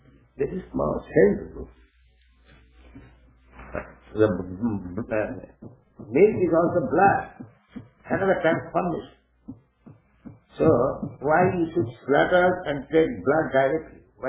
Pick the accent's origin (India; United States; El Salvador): India; English is a second language; No, we have no objection, but because we come from India, this winter is a little troublesome for us.